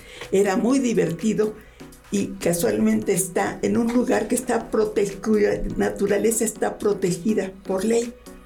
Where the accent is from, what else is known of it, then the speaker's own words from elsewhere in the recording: Mexico City, Mexico; Nuestro, aunque soy chilanga, mi corazón está en Morelos.